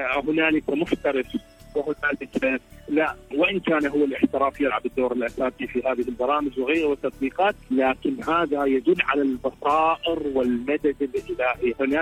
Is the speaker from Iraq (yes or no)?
yes; Iraq; من العراق